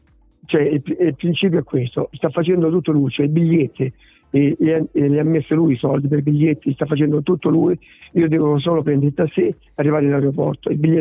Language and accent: Italian; Francavilla Fontana, Apulia, Italy; Perché tu dove sei? Puglia. Ma quale parte della Puglia? Francavilla, gridavo. Allora si faceva meraviglia, ma non c'era parlato francavillese. Ma c'ho il cuore di Francavilla